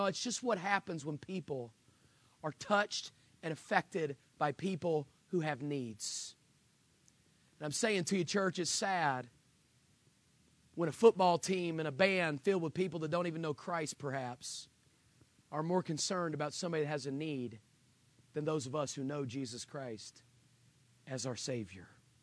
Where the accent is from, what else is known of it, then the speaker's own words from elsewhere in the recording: West Virginia, United States; also born or lived in Anderson, South Carolina; I grew up in West Virginia. The only professional sports we had there was WWF wrestling.